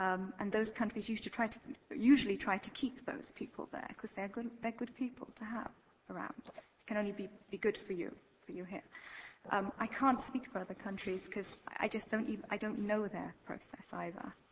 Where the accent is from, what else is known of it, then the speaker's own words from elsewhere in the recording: Wimbledon, London, United Kingdom; I'm a London girl. I'm from Wimbledon.